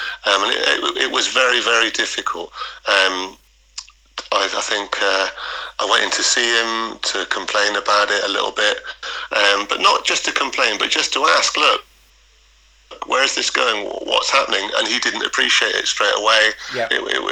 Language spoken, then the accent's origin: English; Bristol, South West England, United Kingdom; obviously I live in Bristol, I'm from Bristol, I've come back to Bristol for my children to grow up